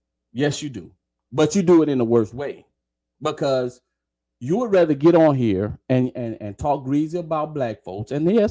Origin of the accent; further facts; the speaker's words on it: Deep South, United States; listen, man, I'm from the Deep South. I'm from way down yonder. I was raised right up the street from a sundown town.